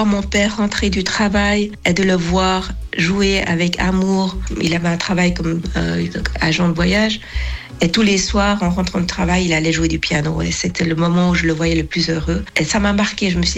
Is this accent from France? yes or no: no; Switzerland; De recevoir un prix en Suisse, c'est très émouvant parce que c'est mon pays d'origine.